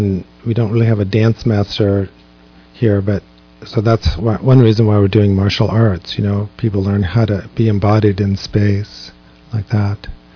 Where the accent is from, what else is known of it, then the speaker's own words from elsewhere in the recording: United States; I grew up outside of New York City, and there was this place called Playland.